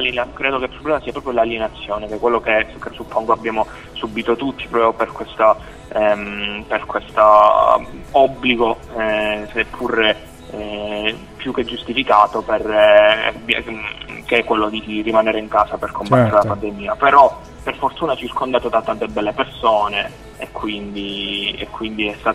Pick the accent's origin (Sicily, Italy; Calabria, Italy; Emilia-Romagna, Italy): Sicily, Italy; sono siciliano ma non c'era bisogno di dirlo credo, e adesso sono appunto vivo in Toscana proprio per ragioni accademiche